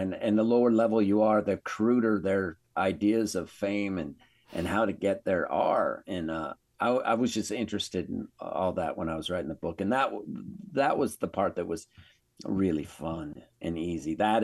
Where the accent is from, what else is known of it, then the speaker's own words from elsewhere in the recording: Reno, Nevada, United States; because I grew up in Reno. And I grew up at the tail end of casino bands.